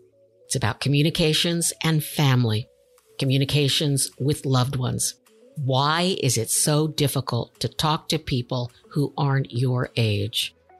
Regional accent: Fresno, California, United States; I couldn't wait to leave Fresno, California, my hometown.

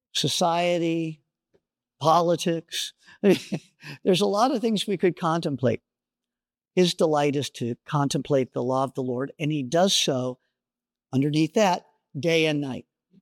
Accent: Los Angeles, California, United States; I'm from Los Angeles, California, so farming is not something I ever did.

